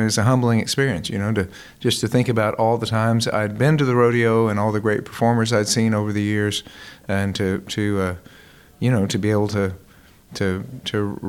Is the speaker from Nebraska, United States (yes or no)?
no; Houston, Texas, United States; You know, I loved the rodeo growing up. I was born in Methodist Hospital, you know, just down the road from here.